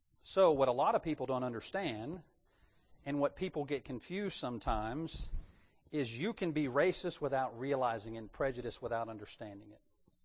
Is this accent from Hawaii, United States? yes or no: no; Louisiana, United States; I come from the Deep South in Louisiana. I didn't even hear those things down there. I was raised in the military of different cultures and backgrounds